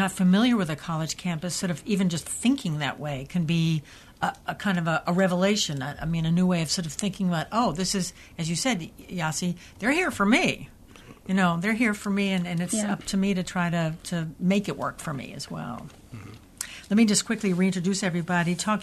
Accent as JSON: {"language": "English", "town": "Philadelphia", "region": "Pennsylvania", "country": "United States", "tie": "born or raised there", "said": "I grew up in North Philadelphia. My mom sent me to Conwell, which sent me on the path to higher ed"}